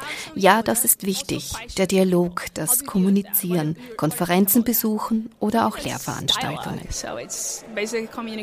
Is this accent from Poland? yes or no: no; Brazil; also born or lived in Spain; now in Vienna, Austria; Ich bin Brasilianerin, bin aber in Spanien ansässig und arbeite dort als Doktorandin für Umweltrecht an der Universität Rovira y Virgili in Tarragona. Seit Februar lebe ich in Wien.